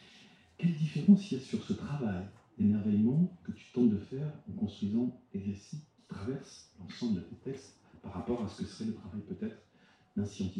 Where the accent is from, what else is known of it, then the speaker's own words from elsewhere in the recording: Avignon, Provence-Alpes-Côte d'Azur, France; Chez nous, à Avignon, le gros investissement